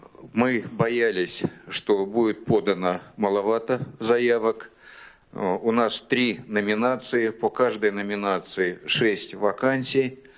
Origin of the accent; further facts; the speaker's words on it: Siberia, Russia; Вот я из Сибири.